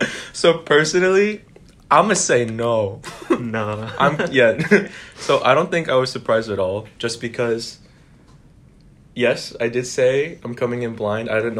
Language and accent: English; Delaware, United States; growing up in Delaware, I feel like I knew a lot of the upperclassmen already.